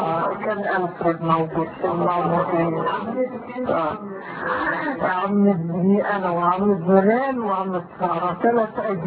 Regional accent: Egypt; now in Netherlands; اول ما وصلت هولندا وقعدت انا خرجت من مصر

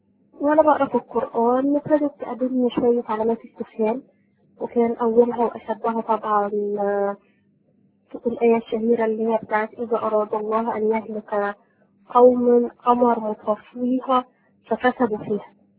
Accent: Egypt; أنا الخلفية بتاعتي طبعا أسرة مسلمة، وواضح طبعا من اللهجة إن إحنا مصريين. الأسرة بتاعتي ما كانتش متدينة أوي ولا كانت بتفرض علينا أي شكل من أشكال التدين،

